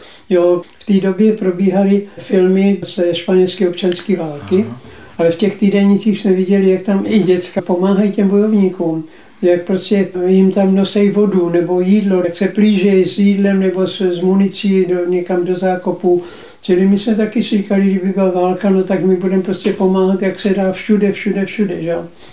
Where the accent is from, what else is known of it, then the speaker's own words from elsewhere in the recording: Břeclav, South Moravian Region, Czechia; also born or lived in Most; Tam jsem byl asi do 2 let. No a pak jsme se přestěhovali do Břeclavi, tam už mám jasné vzpomínky na všechno, a z Břeclavi do Uherského Hradiště.